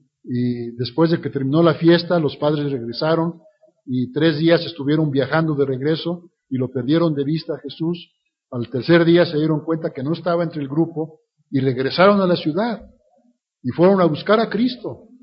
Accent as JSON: {"language": "Spanish", "country": "Mexico", "also_born_or_lived": "Chihuahua / Guadalajara", "said": "yo salí de México realmente, pero estuve muchos años en Chihuahua, 12 años sirviendo a la congregación de Chihuahua y 8 años y medio en la de Guadalajara"}